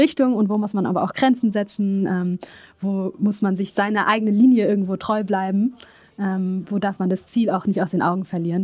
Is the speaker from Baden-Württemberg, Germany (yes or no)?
yes; Freiburg, Baden-Württemberg, Germany; Ich bin in Littenweiler und im Freiburger Osten sozusagen aufgewachsen